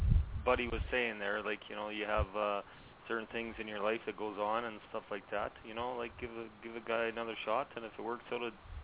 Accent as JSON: {"language": "English", "town": "Calgary", "region": "Alberta", "country": "Canada", "tie": "born or raised there", "lives_now": "Edmonton, Canada", "said": "Yeah, born and raised in Calgary."}